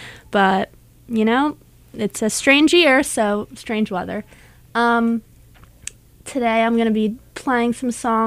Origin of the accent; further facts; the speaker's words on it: New York City, New York, United States; And I'm actually from New York, so that song really resonates with me, and I can relate to driving up the West Side Highway going to high school every day.